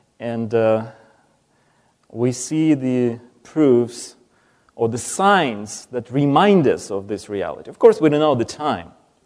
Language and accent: English; Ukraine; And of course, my home country is Ukraine, and just having extended family there